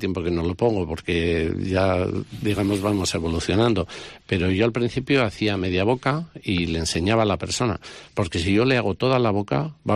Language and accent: Spanish; Basque Country, Spain; yo cuando vienen siempre les cuento que yo soy alavés